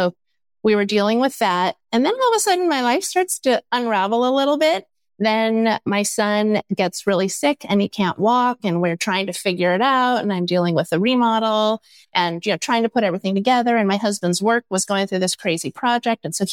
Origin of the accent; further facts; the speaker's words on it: California, United States; now in Texas, United States; Well, I actually used to say … I'm from Southern California, but please don't hate me.